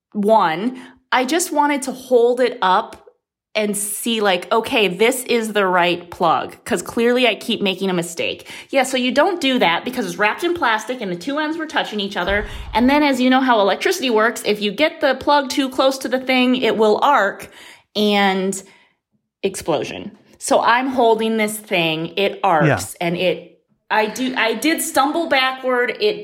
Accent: Midwest, United States; I grew up in the Midwest

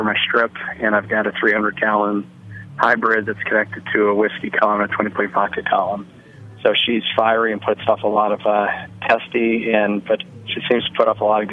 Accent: New Orleans, Louisiana, United States; We're from New Orleans originally

